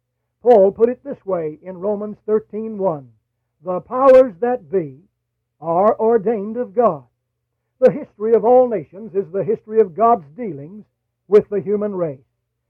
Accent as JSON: {"language": "English", "country": "United States", "said": "I want to say that I am an American by birth, and I am proud to be an American by choice."}